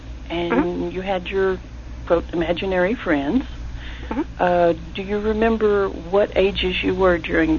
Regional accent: Texas, United States; and I grew up out in West Texas

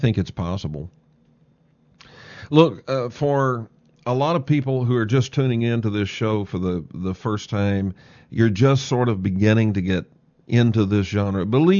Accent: Texas, United States; accent: Texas; And I said, yes, I'm from Texas. How could you tell? Because I was speaking Serbian. But he could hear Texas accent in my Serbian speech.

